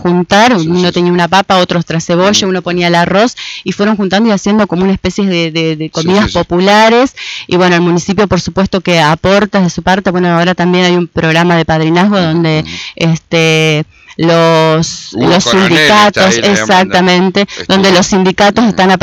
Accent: Feliciano, Entre Ríos, Argentina; mi familia hace muchos años, yo soy de Feliciano, y vinimos y nos instalamos acá

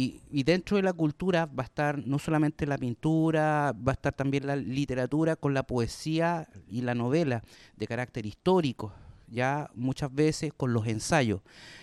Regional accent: Valparaíso, Chile; Yo como porteño también me siento parte, digamos, o sea, es como de repente sentir el olor a café tostado y me acuerdo inmediatamente los días domingos en Valparaíso

